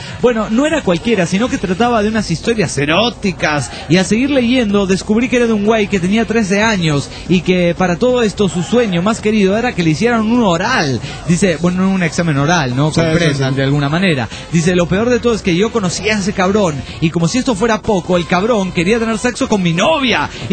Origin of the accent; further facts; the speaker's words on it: Puno, Peru; de Puno, Perú.